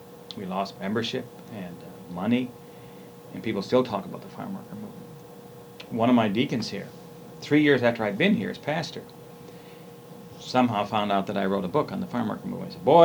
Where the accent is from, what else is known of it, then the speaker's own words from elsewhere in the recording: New England, United States; I was born and raised in New England, son of a minister, grandson of a minister